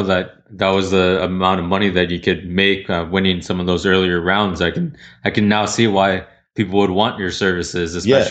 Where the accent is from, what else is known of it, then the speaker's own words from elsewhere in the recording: United States; Well, I guess that's what happens since I'm American